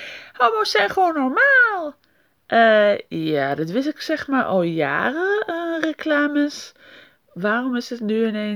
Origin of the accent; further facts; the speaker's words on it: Netherlands; Omdat wij als Nederlanders roepen dat we tolerant zijn.